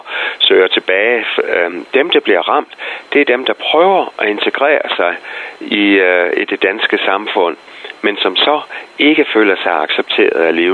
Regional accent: Central Denmark Region, Denmark; now in Copenhagen, Denmark; jeg voksede op i ude i Vestjylland, ikke, eller min naboer her i København

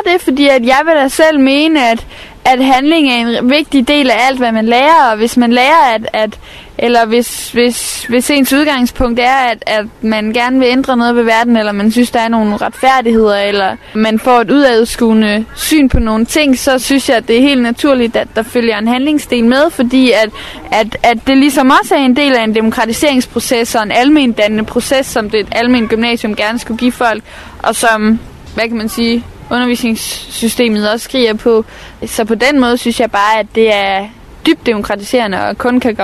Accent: Haderslev, Region of Southern Denmark, Denmark; Altså, nu kommer jeg fra Sønderjylland, jeg kommer fra Haderslev, så jeg ved godt, hvordan det foregår i Jylland.

